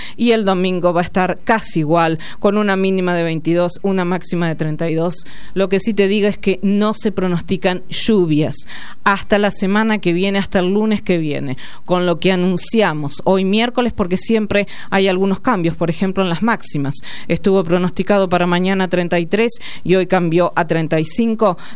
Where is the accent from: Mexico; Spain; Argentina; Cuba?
Argentina